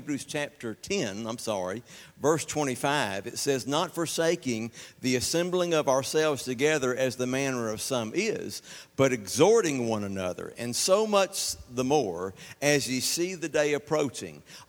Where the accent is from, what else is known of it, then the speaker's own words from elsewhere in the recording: Mobile, Alabama, United States; I'm from Mobile. Most of y'all know that.